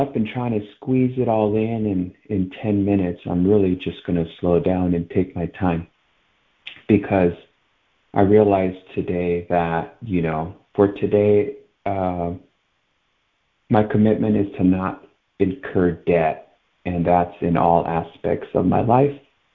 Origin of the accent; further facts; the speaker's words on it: Los Angeles, California, United States; I grew up in Bull Heights, and that is directly east of LA.